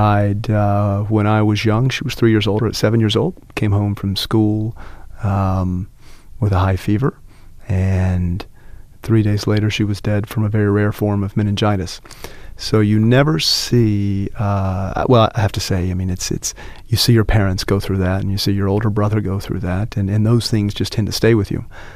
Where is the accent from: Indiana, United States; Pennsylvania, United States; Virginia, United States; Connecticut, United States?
Virginia, United States; the Appalachians that I grew up in Virginia. And I grew up a grandson of a coal miner in the coal fields of Virginia.